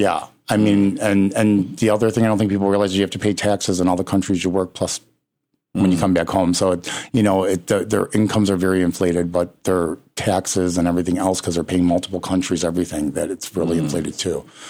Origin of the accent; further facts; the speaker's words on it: Midwest, United States; was mostly stoked because we're both from the Midwest.